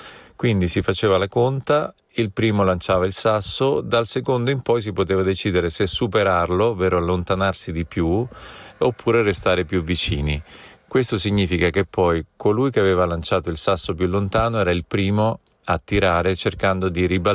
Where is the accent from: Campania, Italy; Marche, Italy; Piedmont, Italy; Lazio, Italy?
Marche, Italy; Porto Sant'Elpidio; Sono nato e cresciuto a Porto Sant'Elpidio, in un quartiere che si chiama Faleriense. Porto Sant'Elpidio è un paese lungo una dozzina di chilometri, lungo la statale, sulla costa adriatica